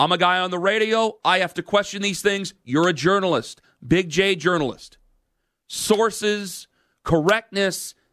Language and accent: English; Cleveland, Ohio, United States; just because I'm from Cleveland.